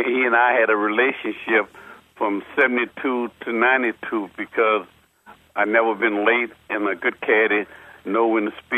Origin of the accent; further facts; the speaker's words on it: New Orleans, Louisiana, United States; now in Houston, United States; Yeah, I'm down in Houston. I'm a evacuee from New Orleans. Got flooded out in New Orleans, so I had to come to the closest place, which is Texas.